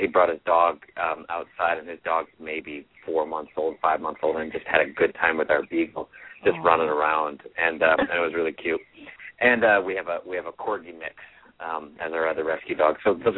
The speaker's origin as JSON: {"language": "English", "town": "Bullhead City", "region": "Arizona", "country": "United States", "tie": "born or raised there", "also_born_or_lived": "Flint, Michigan", "said": "I grew up in Bullhead City, Arizona. I'm originally from Flint, Michigan. My parents are both teachers. We moved out to Bullhead City when I was six, so I lived there from 1982 until I went to college."}